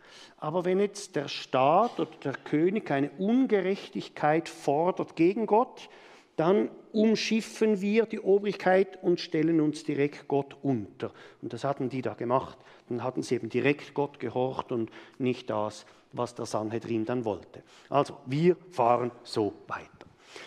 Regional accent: Switzerland; wir sind da als Schweizer dann ganz, ganz leise

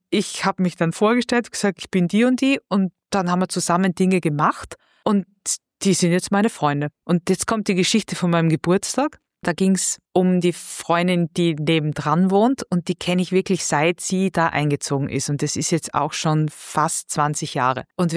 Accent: Austria; also born or lived in Bavaria; now in Düsseldorf, Germany; Dadurch, dass ich halt öfter umgezogen bin, aus Österreich nach Bayern, von Bayern nach Düsseldorf

